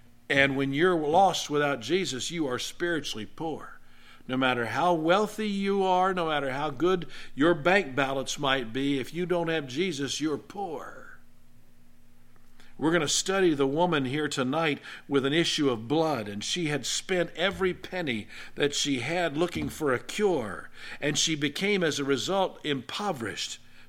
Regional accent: Jenks, Oklahoma, United States; When I was growing up in Jinx, Oral Roberts built a hospital. You know, we were right across the river from Oral Roberts University.

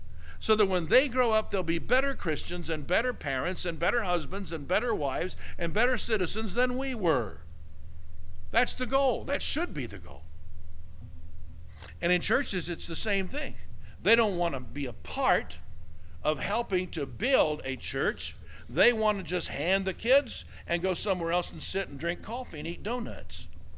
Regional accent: Jenks, Oklahoma, United States; Man, when I was growing up in Jenks, our band director required that every high school band student practice 60 minutes.

